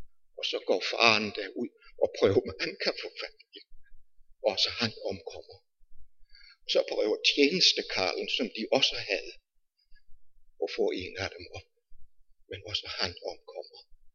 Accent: Region of Southern Denmark, Denmark; der hvor jeg kommer, når jeg er hjemme i Sønderjylland, tager jeg ofte turen derop.

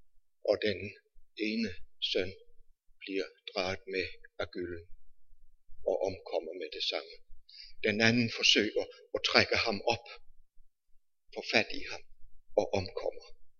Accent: Region of Southern Denmark, Denmark; der hvor jeg kommer, når jeg er hjemme i Sønderjylland, tager jeg ofte turen derop.

